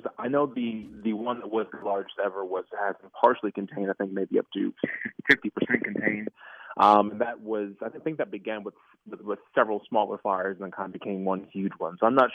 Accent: Minnesota, United States; I will give no more details about that, but I am from Minnesota.

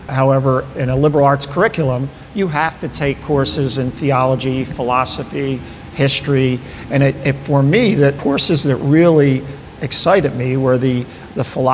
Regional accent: Ocean City, New Jersey, United States; also born or lived in Portland, Oregon; So I grew up in Ocean City, New Jersey. My first job was washing dishes at the Chatterbox on 9th and Central.

